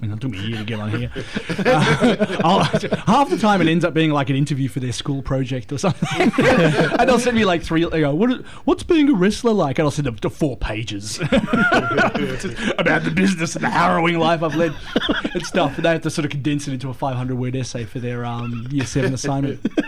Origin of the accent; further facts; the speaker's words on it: Australia; at the end of the day, I'm still an Australian wrestler